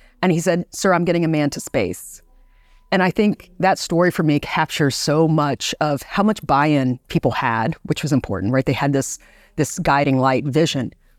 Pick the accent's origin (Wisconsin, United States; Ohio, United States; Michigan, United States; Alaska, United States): Ohio, United States; Like I mentioned, I'm from Ohio